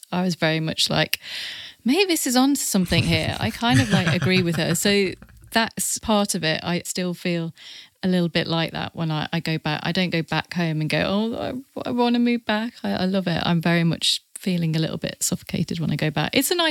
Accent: Burton upon Trent, West Midlands, United Kingdom

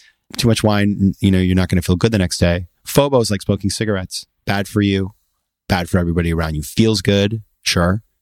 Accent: Maine, United States; if you were living 100 years ago in my hometown in Maine, but you didn't really know what was going on outside of there.

